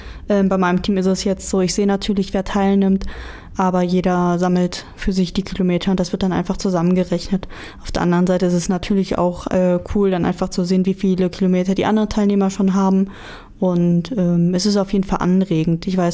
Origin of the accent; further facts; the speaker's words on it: Hattingen, North Rhine-Westphalia, Germany; now in Erfurt, Germany; Ich weiß auch, dass meine Heimatstadt Hattingen auch teilgenommen hat.